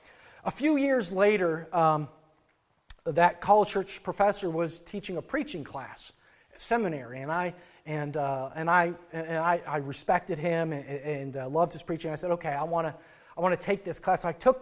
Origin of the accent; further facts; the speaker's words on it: Midwest, United States; Like I, growing up in the Midwest and hearing about early America